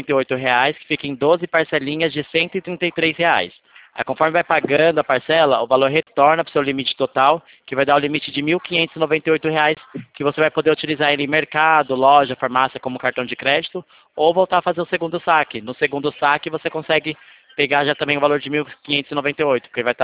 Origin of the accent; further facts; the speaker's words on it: São Paulo, Brazil; eu sou de São Paulo.